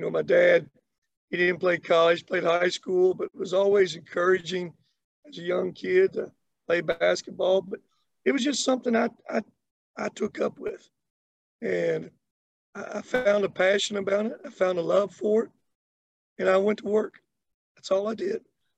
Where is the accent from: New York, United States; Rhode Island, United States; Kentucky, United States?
Kentucky, United States; Well, you know, JR, where I was from, you know, I grew up in Kentucky. I grew up just not in Kentucky, but out in the country.